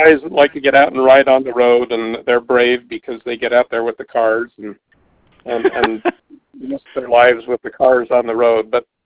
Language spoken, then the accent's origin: English; North Logan, Utah, United States; I grew up in North Logan on a dairy farm milking cows